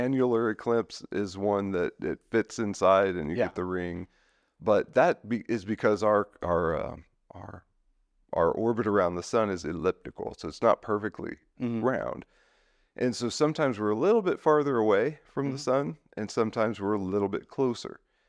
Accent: Illinois, United States; I come from Illinois. So we just had one, I think it was in 2016.

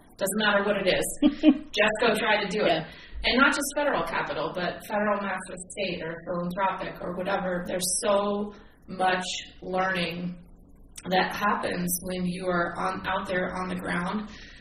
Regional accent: Oregon, United States; One of the districts that I love, I'm from Central Oregon

